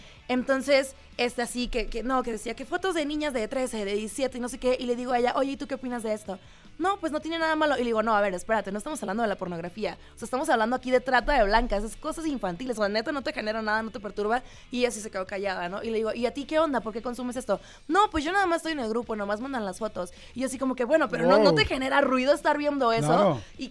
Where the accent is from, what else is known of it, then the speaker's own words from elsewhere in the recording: Tijuana, Baja California, Mexico; accent: norteño; Soy de Tijuana, porque ya me escuchaste muy norteña.